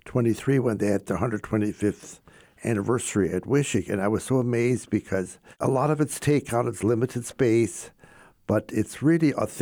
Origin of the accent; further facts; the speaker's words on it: Strasburg, North Dakota, United States; But growing up in Strasburg, North Dakota, I of course grew in a Catholic community